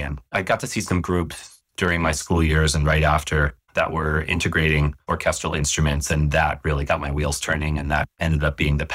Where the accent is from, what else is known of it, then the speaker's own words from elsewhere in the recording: Connecticut, United States; also born or lived in New York; I grew up mostly in Connecticut throughout the Northeast, but most of the time was there. And then I moved to New York for college.